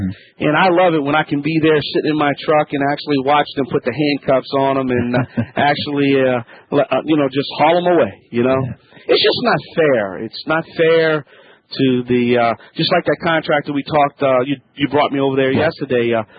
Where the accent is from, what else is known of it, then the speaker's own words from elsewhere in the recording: Louisiana, United States; I'm the Cajun man from the Bayou Land.